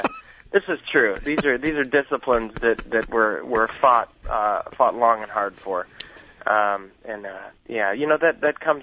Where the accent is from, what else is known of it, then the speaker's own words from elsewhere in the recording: Illinois, United States; growing up in Illinois, you just you're subject to a certain type of Christianity